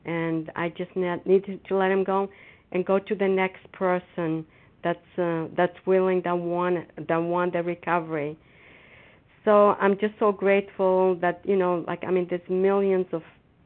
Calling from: Foxborough, Massachusetts, United States; I'm calling from Foxborough, Massachusetts.

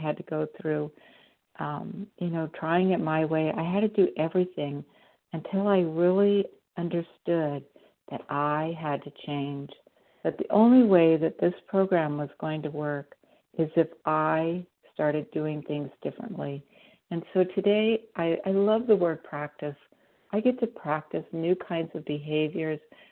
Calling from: Mesa, Arizona, United States; I'm calling from Mesa, Arizona

